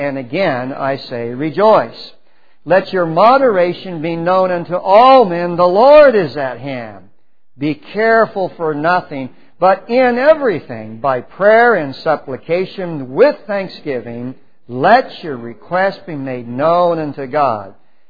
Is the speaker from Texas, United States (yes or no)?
yes; Texas, United States; Y'all, I'm a Texan, right?